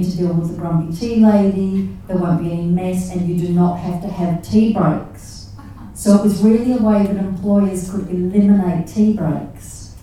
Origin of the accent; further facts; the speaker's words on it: New Zealand; I mean, I grew up in New Zealand